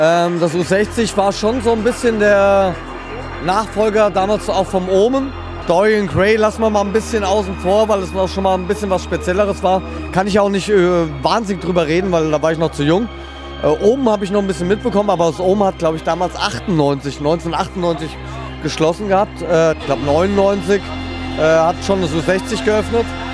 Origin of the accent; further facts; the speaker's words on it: Frankfurt, Hesse, Germany; Ich bin ein richtiger Frankfurter Bub, ja. Hört man nicht mehr so unbedingt, irgendwie